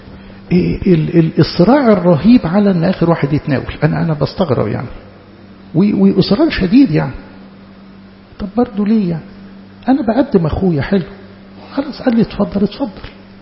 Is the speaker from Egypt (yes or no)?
yes; Egypt; ما أقدرش أنكر إنه إحنا ما تعودناش على النظام كمصريين